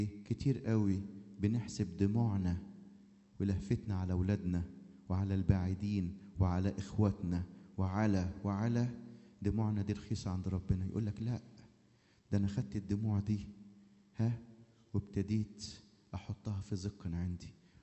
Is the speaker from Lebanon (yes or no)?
no; Egypt; كانت التراديشن زي بالظبط ما عندنا في مصر تراديشنز